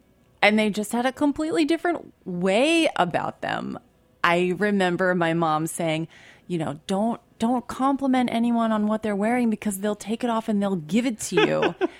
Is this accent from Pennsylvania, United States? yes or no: yes; Philadelphia, Pennsylvania, United States; I grew up in Philadelphia, but I always had this very exotic element to my life, which was having an Iranian father.